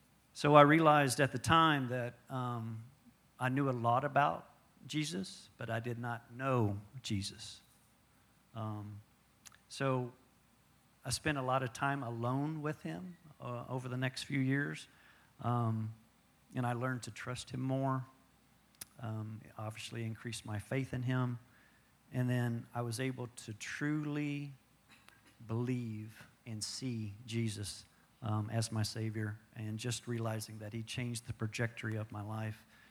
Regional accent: Tulsa, Oklahoma, United States; I grew up in Tulsa, Oklahoma, in a Christian family

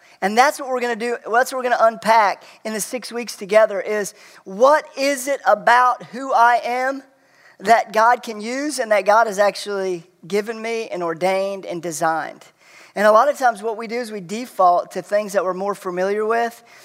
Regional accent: Oklahoma, United States; also born or lived in Florida; I call myself somebody who hails from Oklahoma. I wasn't born there. I was born in Florida, but I lived and I grew up and went to college in the state of Oklahoma.

